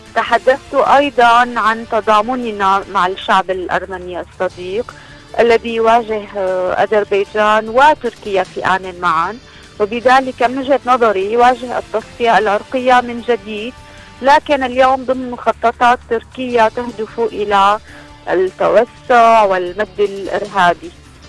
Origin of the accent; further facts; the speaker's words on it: Syria; لنأخذ كسوريين يعني في سوريا